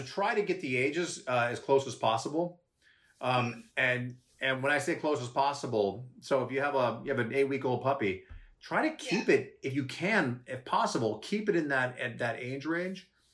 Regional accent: Trenton, New Jersey, United States; born there; Okay, I was born in Trenton.

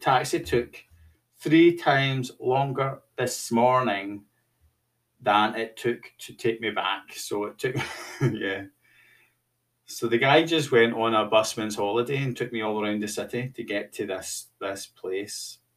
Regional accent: Scotland, United Kingdom; accent: Scottish; And I think probably my Scottish accent just made them hesitant to deal with me.

